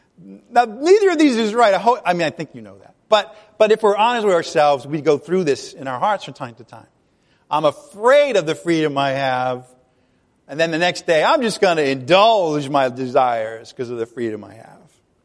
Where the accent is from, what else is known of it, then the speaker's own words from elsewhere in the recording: Ireland; I'm Irish. I get it.